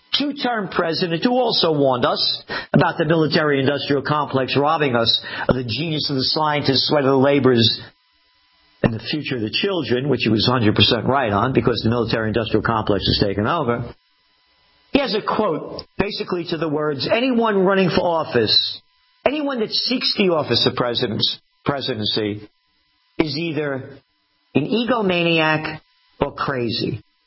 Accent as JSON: {"language": "English", "country": "United States", "said": "It was a disgrace to me as an American."}